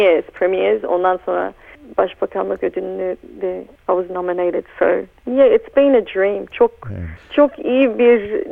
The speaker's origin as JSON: {"language": "Turkish", "region": "Adana", "country": "Turkey", "tie": "born or raised there", "said": "Adana'da birkaç hafta kaldım galiba, 2-3 hafta. Ben çok beğeniyorum. Orada doğdum. Orada da yaşadım birkaç yıl."}